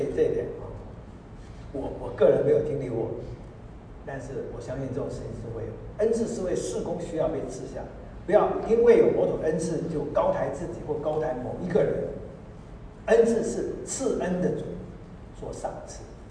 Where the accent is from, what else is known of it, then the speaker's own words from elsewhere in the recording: Taiwan; born there; 像我台湾出生的，我讲闽南话其实是台湾话远多过闽南话